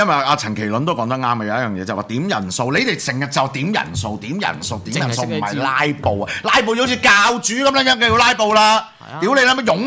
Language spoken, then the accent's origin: Cantonese; Hong Kong; 我哋香港人心目中諗緊啲乜撚嘢